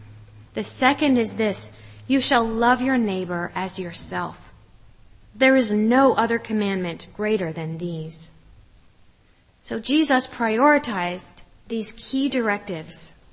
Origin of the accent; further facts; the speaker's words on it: California, United States; But when my brother and sister and I were growing up in California in the 1970s, there were all kinds of teachers' strikes.